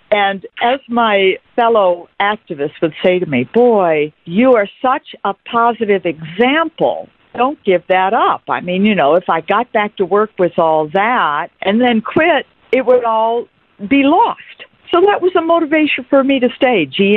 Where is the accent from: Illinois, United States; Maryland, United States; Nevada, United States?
Illinois, United States; Chicago; also born or lived in Los Angeles / Detroit; I grew up around Chicago, so I was moving back from Los Angeles to the Midwest where I grew up.